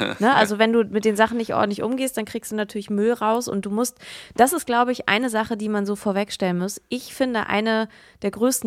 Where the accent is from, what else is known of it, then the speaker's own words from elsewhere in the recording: Hamburg, Germany; Das ist schon krass, dass die mich gefragt haben, ob ich das darf, so als Hamburger Künstlerin.